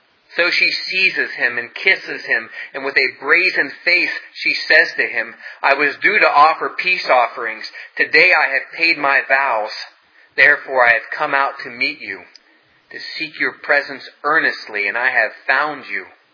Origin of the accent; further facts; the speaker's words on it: Ohio Valley, United States; When I was a young man growing up in the Ohio Valley, football was the thing.